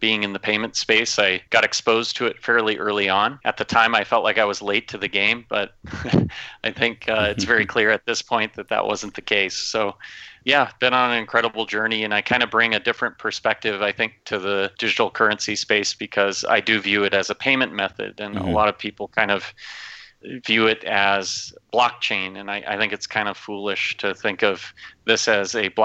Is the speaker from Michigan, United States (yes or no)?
no; Minnesota, United States; I grew up in Minnesota.